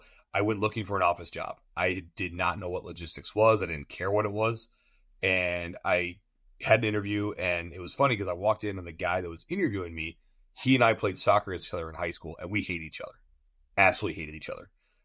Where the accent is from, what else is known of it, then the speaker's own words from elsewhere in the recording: Virginia, United States; also born or lived in Iowa; So I grew up in Northern Virginia, moved to Eastern Iowa, and went to college there.